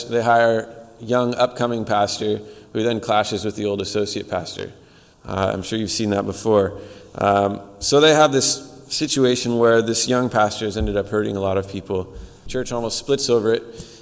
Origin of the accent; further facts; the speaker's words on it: Seattle, Washington, United States; My wife and I came from Seattle. We both grew up in non-denominational churches, and then when we first moved up here 4 years ago